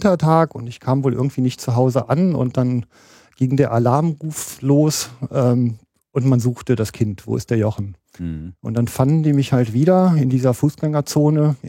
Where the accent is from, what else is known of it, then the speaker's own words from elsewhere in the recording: Duisburg, North Rhine-Westphalia, Germany; Ich bin also im Duisburger Norden groß geworden, in Duisburg-Altamborn genau.